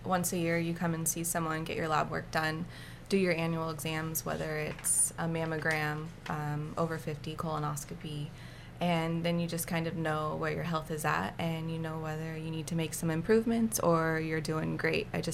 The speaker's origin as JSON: {"language": "English", "town": "Echo", "country": "United States", "tie": "born or raised there", "said": "I've been here my entire life, born and raised in Echo, 32 years."}